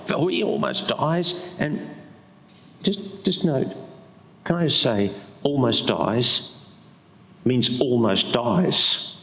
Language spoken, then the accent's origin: English; Australia; You think, hang on, I'm an Australian. I don't show my feelings.